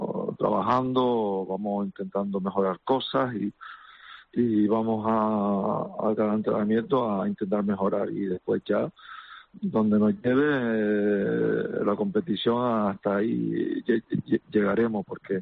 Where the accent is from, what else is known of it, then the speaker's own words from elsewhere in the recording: Canary Islands, Spain; somos todos canarios